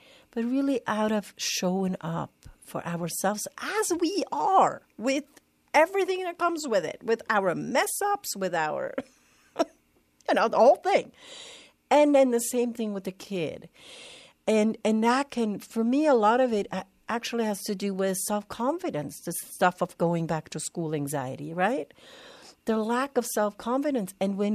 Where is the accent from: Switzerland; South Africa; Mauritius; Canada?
Switzerland; English is a second language; now in United States; growing up in Switzerland, we have 5 weeks of summer vacation. So here in the U.S., it's like forever.